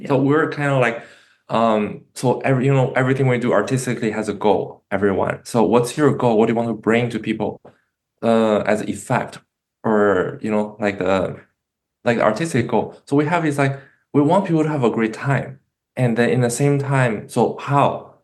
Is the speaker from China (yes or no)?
yes; Beijing, China; born there; English is a second language; Okay, I was born in China near Beijing, the capital of the city, not the city, the country